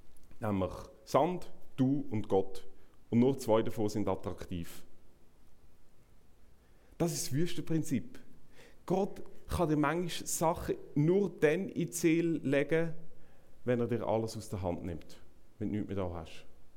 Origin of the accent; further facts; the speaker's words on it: Aargau, Switzerland; Also im Aargau, wo ich aufgewachsen bin, hat man immer geschaut, wer der schnellste ist.